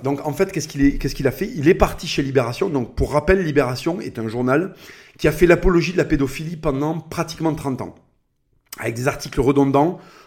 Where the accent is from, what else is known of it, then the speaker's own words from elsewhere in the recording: France; nous ne sommes pas l'extrême droite, hein, nous sommes des Français, point final, qui aiment notre pays, point final.